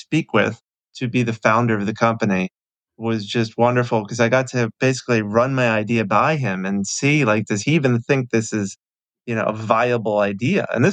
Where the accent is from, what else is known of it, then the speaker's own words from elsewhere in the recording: Philadelphia, Pennsylvania, United States; I'm from Philadelphia.